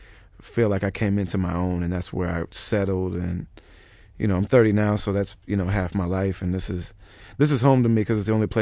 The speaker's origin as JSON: {"language": "English", "region": "Michigan", "country": "United States", "tie": "born or raised there", "also_born_or_lived": "Madison, Wisconsin", "said": "I was born in Madison, Wisconsin, and I moved away from there when I was a little kid. I don't really remember living there. And then I lived in little towns throughout Michigan."}